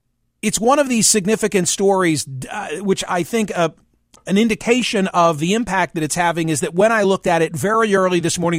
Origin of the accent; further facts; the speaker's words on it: Philadelphia, Pennsylvania, United States; based in my hometown of Philadelphia.